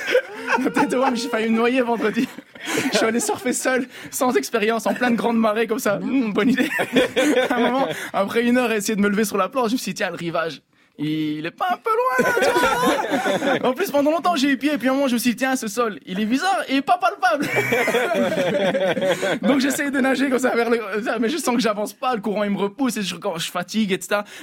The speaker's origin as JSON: {"language": "French", "town": "Brussels", "region": "Brussels-Capital Region", "country": "Belgium", "said": "Moi, je viens de Bruxelles"}